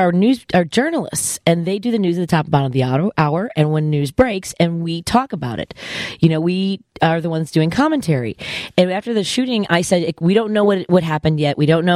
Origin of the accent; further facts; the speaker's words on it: Canada; I was in England 20 years ago and I told people I was from Canada